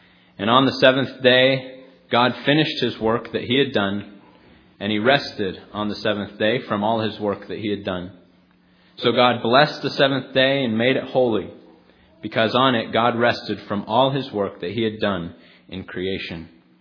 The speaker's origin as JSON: {"language": "English", "town": "Phoenix", "region": "Arizona", "country": "United States", "tie": "born or raised there", "said": "Growing up in Phoenix, you could go outside and all year round."}